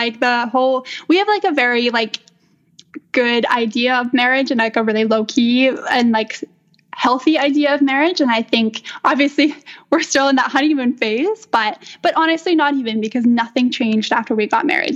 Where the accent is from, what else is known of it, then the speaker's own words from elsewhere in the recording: St. Albert, Alberta, Canada; now in Edmonton, Canada; So I live in Edmonton, Alberta, but then I'm actually from St. Albert. So it's like a little town outside of Edmonton. And so I grew up there, and I have two older sisters.